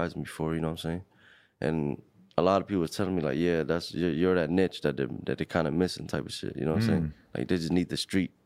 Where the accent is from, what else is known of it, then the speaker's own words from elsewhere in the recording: Long Beach, California, United States; And I told him, what's up, man? … from Long Beach.